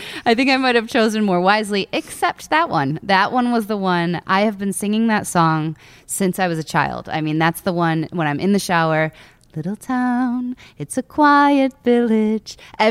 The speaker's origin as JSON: {"language": "English", "region": "Lake Michigan", "country": "United States", "tie": "born or raised there", "said": "So I grew up on Lake Michigan and I watched thunderstorms come across the lake one summer."}